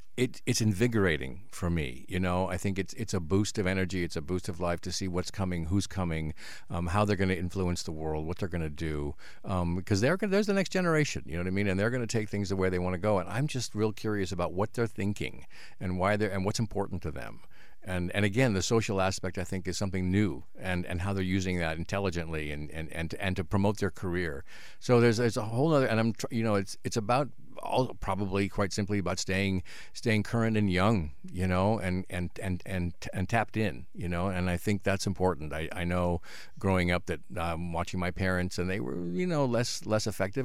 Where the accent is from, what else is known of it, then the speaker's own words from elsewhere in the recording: Yakima, Washington, United States; Well, I grew up in Eastern Washington, the little town of Yakima